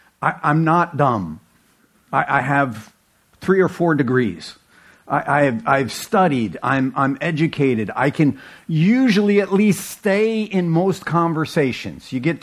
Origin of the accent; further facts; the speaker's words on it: New Jersey, United States; You're going to find out that I am from New Jersey, and I can talk faster than you think.